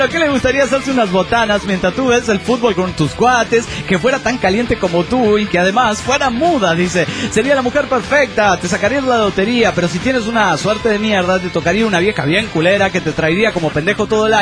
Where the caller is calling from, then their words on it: Tamaulipas, Mexico; desde Tamaulipas, México.